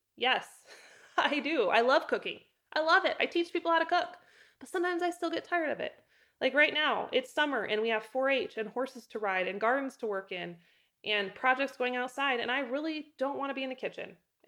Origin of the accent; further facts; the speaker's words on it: Moscow, Idaho, United States; And I am from Moscow, Idaho, originally, which is up in the panhandle. So I still love Idaho.